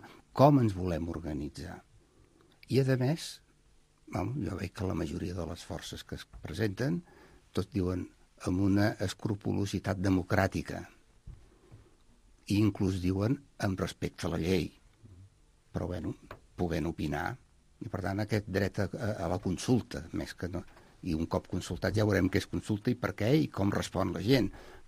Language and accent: Catalan; Catalonia, Spain; la inquietud nostra, com a poble, almenys la meva, i com a català, és dir, és una administració com més a prop, millor.